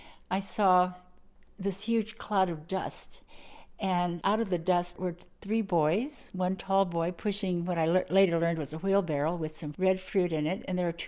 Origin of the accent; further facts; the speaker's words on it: Arizona, United States; I'm a native of Arizona. I was born in the Gila River Japanese internment camp.